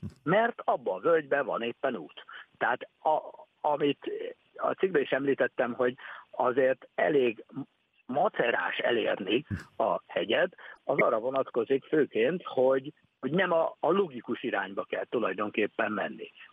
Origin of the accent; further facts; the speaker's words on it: Hungary; és előbukkan a gazdája, és megtudja, hogy magyarok vagyunk, akkor rögtön hajmáskér felkiáltással köszönt ránk